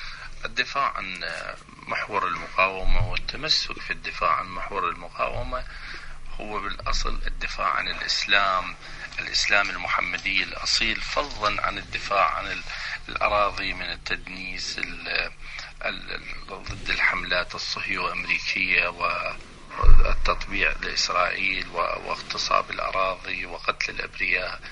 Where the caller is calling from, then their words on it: Iraq; من العراق، شكرا جزيلا لكم